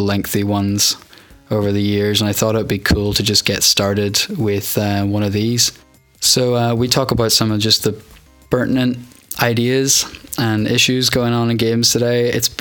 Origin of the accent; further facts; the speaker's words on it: Northern Ireland, United Kingdom; growing up in the North Coast, you know, having to straddle, I mean, every day you were traveling between County Antrim and Derry